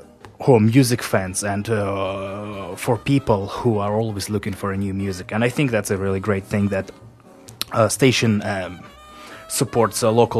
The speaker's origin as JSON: {"language": "English", "country": "Russia", "second_language": "English", "said": "I'm from Russia, I have lots of friends there"}